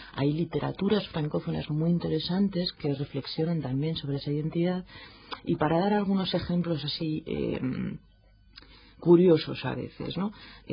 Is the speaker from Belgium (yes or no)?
yes; Belgium; Spanish is a second language; digo nosotros porque yo me crié en Bélgica